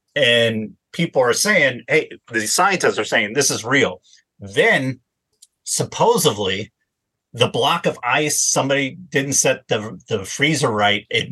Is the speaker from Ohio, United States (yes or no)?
yes; Ohio, United States; So when I was like 7 years old, I'm from Ohio. My parents take me to the Ohio State Fair